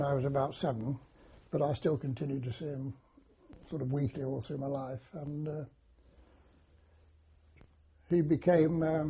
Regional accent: Leicester, East Midlands, United Kingdom; born there; I was born in Leicester on the 5th of August, 1922.

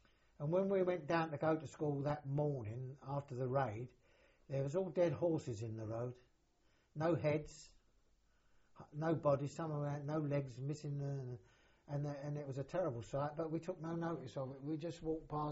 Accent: Dagenham, London, United Kingdom; I'm a Londoner boy. I said, I come from Dagenham, yeah. But I said, my dad comes from here. My dad come from here. And my mother was a Yorkshire woman.

